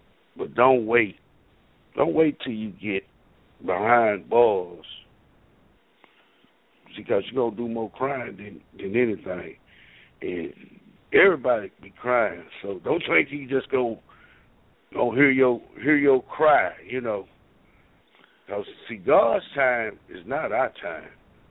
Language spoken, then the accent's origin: English; Dallas, Texas, United States; I was raised up in West Dallas Boys Club, boxing, all that.